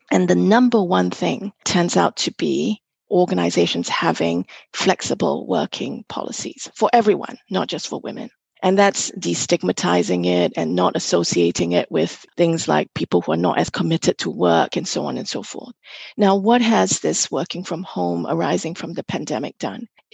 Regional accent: Singapore; now in London, United Kingdom; growing up in Singapore and having had my early career in Singapore

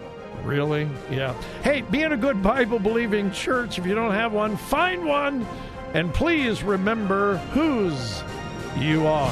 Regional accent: California, United States; My home state, my beloved home state of California, has the highest gas prices in America.

